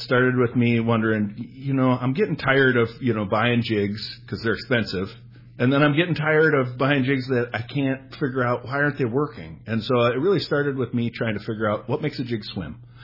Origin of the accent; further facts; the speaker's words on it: Minnesota, United States; Yeah, I grew up in Minnesota fishing, you know, land of 10,000 lakes.